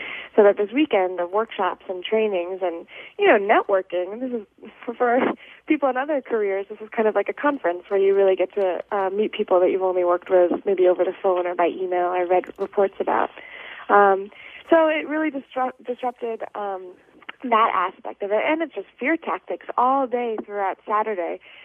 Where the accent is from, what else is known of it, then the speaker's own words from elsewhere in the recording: New York, United States; now in Washington, United States; You know, I grew up in New York and I live in D.C.